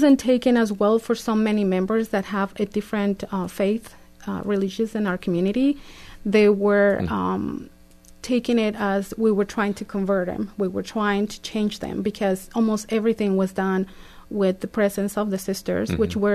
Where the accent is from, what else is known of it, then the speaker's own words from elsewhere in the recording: Mexico; English is a second language; now in Kodiak, United States; We moved to from Mexico to Kodiak for the first time ever in December of 1999. There was 16 of us in our family.